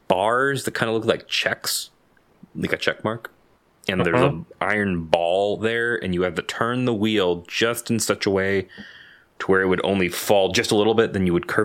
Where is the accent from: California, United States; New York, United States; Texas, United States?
California, United States; Santa Clarita; I grew up in Santa Clarita. So Magic Mountain right there.